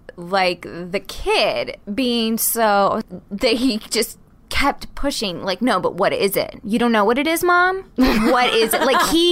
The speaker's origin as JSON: {"language": "English", "region": "Texas", "country": "United States", "tie": "born or raised there", "said": "you know, I grew up in Texas, went to a church, I grew up in a God-fearing home."}